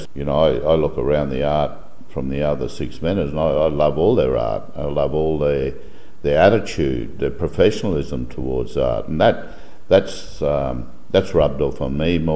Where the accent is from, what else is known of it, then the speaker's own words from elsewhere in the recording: Queensland, Australia; But I think the one thing that does bind us all together is we're all blackfellas and we're all from Queensland.